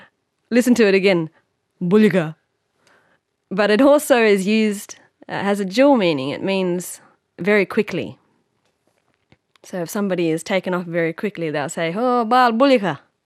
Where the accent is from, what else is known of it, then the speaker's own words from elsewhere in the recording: Western Australia, Australia; And I'm from the Noongar Nation, which is in the southwest of Western Australia. Proper deadly nation, that one.